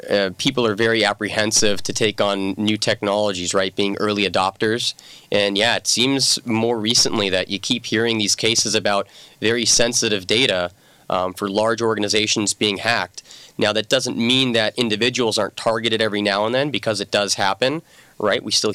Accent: Los Angeles, California, United States; So I'm an Angeleno, born and raised in Los Angeles, more specifically Northridge. So I was an earthquake kid.

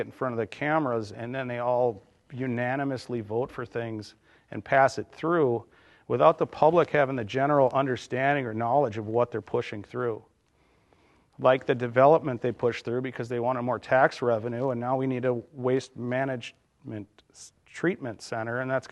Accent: Los Angeles, California, United States; born there; I was born in Los Angeles, and that is the homeless capital of America right now.

